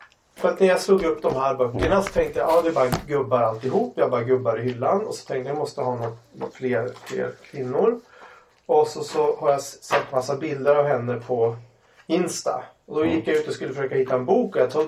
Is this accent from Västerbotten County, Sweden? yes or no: yes; Ålidhem, Västerbotten County, Sweden; det var dockteater på ungdomsgården på Ålidhem där jag växte upp.